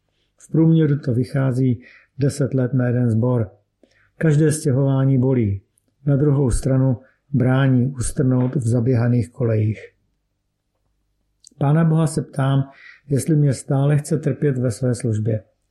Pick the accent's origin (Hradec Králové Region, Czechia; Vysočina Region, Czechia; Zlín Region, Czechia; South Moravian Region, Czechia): Zlín Region, Czechia; Vsetín; Vyrůstal jsem na Vsetíně ve věřící rodině. Patřili jsme do horního sboru Českobratrské církve evangelické